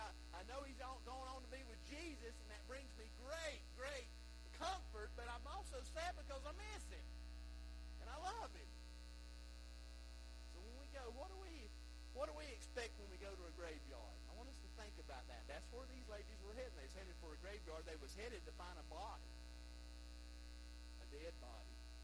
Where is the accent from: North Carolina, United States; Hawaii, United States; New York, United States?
North Carolina, United States; Morganton; I grew up in Morganton, off the mountain. Most people know where Morganton's at, in the little town of Oak Hill, which is north of 181.